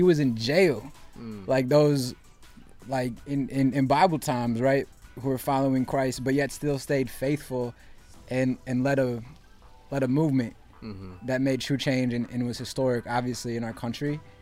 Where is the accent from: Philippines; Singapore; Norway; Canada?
Philippines; It's not, it's our culture, being Filipino.